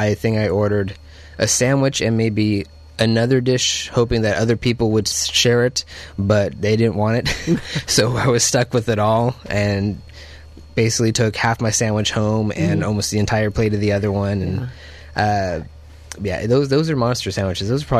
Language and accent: English; Las Vegas, Nevada, United States; I'm originally from Las Vegas.